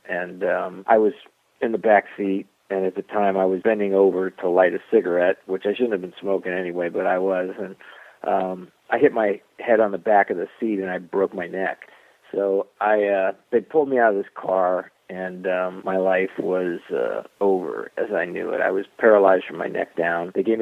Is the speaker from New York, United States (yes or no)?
no; Florida, United States; I grew up in South Florida, and when I was 15 years old, I had a rock and roll band in high school